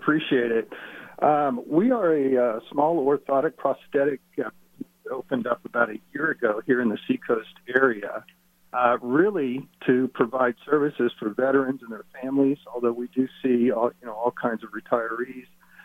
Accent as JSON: {"language": "English", "town": "Austin", "region": "Texas", "country": "United States", "said": "Originally from Austin, Texas."}